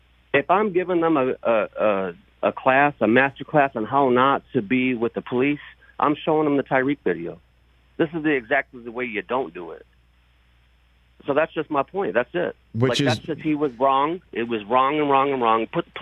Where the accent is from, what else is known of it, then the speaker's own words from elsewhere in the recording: Michigan, United States; I love the show. I'm from Michigan. Go Blue.